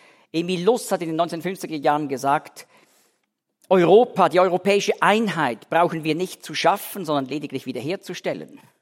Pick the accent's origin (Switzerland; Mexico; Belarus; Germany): Switzerland; Dietikon, Zurich; Da, wo ich aufgewachsen bin, in Dietikon, sieht man immer noch auf der anderen Limmatseite sieht man einen Gedenkstein